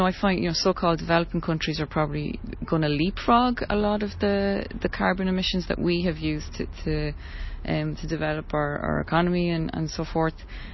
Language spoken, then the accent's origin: English; Ireland; yeah, I'm from Ireland and we're really crap at this